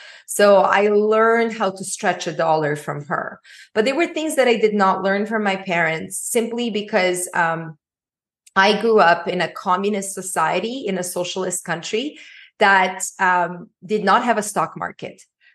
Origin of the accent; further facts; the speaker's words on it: Bosnia & Herzegovina; To really rewind to my early childhood, I grew up in Bosnia and we were middle class.